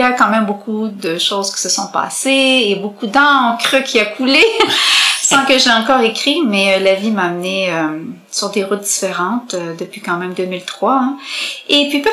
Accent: Longueuil, Quebec, Canada; je suis née à Québec, je suis une Québécoise de naissance. Par contre, je suis partie de la belle ville de Québec, j'étais bébé, j'ai toujours vécu par la suite sur la rive sud, Longueuil et les environs.

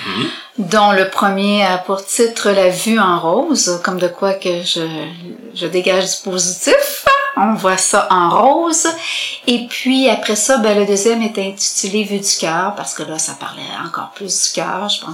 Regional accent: Longueuil, Quebec, Canada; je suis née à Québec, je suis une Québécoise de naissance. Par contre, je suis partie de la belle ville de Québec, j'étais bébé, j'ai toujours vécu par la suite sur la rive sud, Longueuil et les environs.

